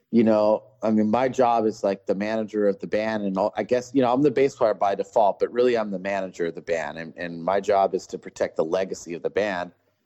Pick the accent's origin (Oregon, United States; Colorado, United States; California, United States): California, United States; Ventura; I grew up in Southern California, Ventura to be exact.